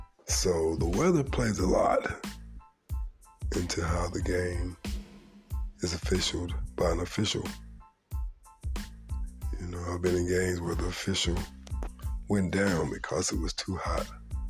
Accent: Texas, United States; I'm a Texan, so our weather changes regularly.

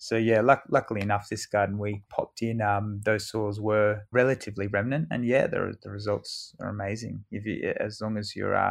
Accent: Castlecrag, New South Wales, Australia; I was brought up in Castle Crag, and there's a lot of history there about conservation and people living closely with the environment.

